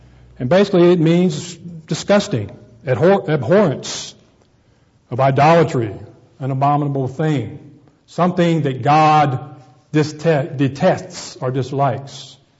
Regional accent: South Carolina, United States; See, I'm from South Carolina. Sometimes I say fang.

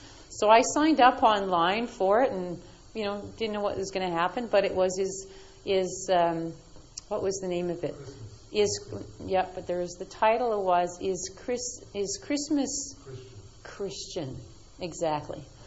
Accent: Winnipeg, Manitoba, Canada; now in Ottawa, Canada; I'm from Winnipeg. We moved here to Ottawa just for a year, and we decided to stay.

